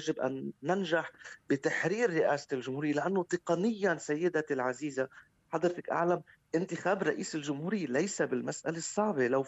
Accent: Lebanon; كلنا كلبنانيين

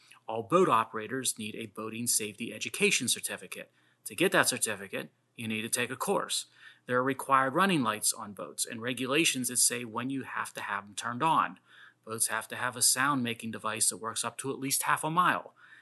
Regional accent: Pennsylvania, United States; What do you have to do when it comes to code, rules, regs, and laws to captain a boat in my home state of Pennsylvania?

